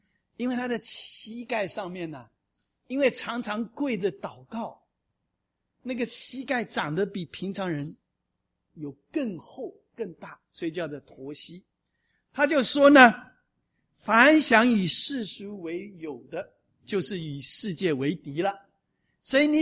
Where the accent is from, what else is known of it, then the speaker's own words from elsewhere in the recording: Taiwan; 因为我是出生在50年代，那个时候国民党迁到台湾的第一代在台湾长大出生的，从小没有鞋子穿